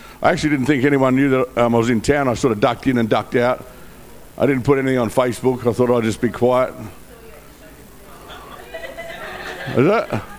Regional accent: Western Australia, Australia; I grew up 7 years in Longmore, 2 years in Riverbank, and I've also done time in all the prisons in West Australia

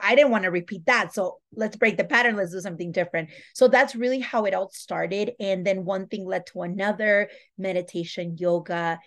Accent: Utah, United States; but I was used to because I grew up in Utah. So I was comfortable in that scenario.

